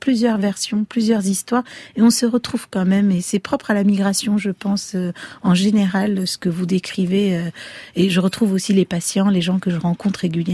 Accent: Sri Lanka; Moi, je suis pas du tout du Maghreb, je suis du Sri Lanka et pourtant

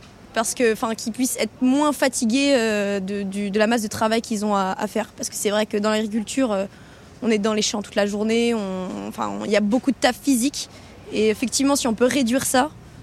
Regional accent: Bourgogne-Franche-Comté, France; Alors qu'en plus, je viens d'un milieu agriculteur. Parce que moi, je viens de Bourgogne

